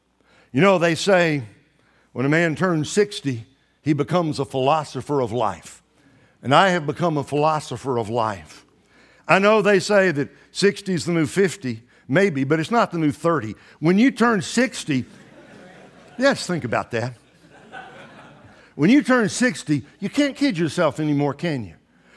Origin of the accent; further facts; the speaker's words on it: Alabama, United States; also born or lived in Memphis / Tennessee; now in Dallas, United States; I was born in Memphis and grew up in Alabama, went to college in Tennessee, Chattanooga, Tennessee.